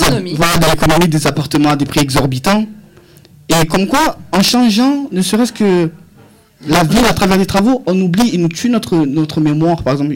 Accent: Marseille, Provence-Alpes-Côte d'Azur, France; on est Marseillais, on est l'âme, l'âme ne pourra pas la changer.

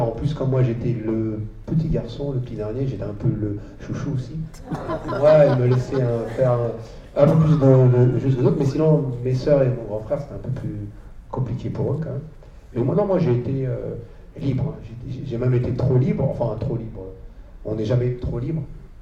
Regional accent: France; also born or lived in Australia; Sois discret, alors que je suis chez moi en France.

